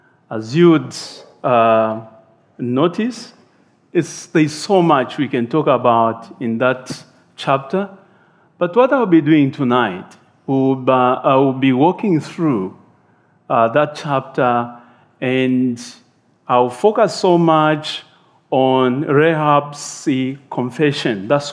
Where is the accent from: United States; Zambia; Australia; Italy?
Zambia; I'm from Zambia.